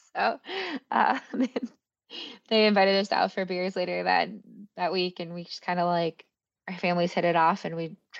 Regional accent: Midwest, United States; So we're from the Midwest, but we haven't spent enough time in kind of the northern Midwest.

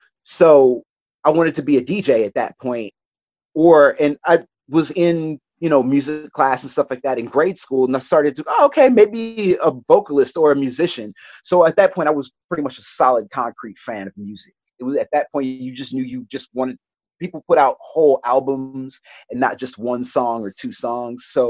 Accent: United States; at that point, was growing up in the South suburbs in a 50-50 integrated grade school, black and white.

